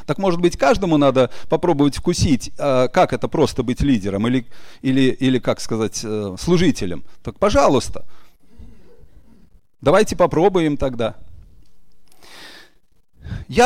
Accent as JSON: {"language": "Russian", "town": "Visaginas", "region": "Utena County", "country": "Lithuania", "said": "Я говорю, из Висагинаса."}